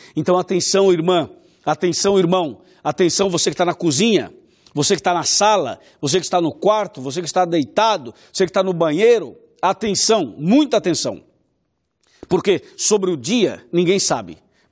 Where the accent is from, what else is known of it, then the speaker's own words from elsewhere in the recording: São Paulo, Brazil; Eu também sou do interior de São Paulo.